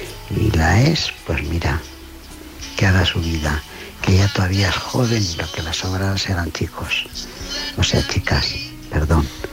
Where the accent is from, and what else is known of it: León, Castile and León, Spain